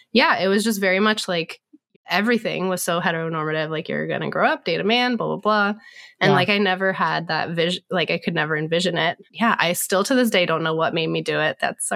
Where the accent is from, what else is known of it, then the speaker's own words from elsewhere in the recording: Virginia, United States; moved away as an adult; now in Raleigh, United States; So I am from Northern Virginia, D.C. originally. Grew up there, went to school there, worked there for about 10 years, and then moved down to Raleigh.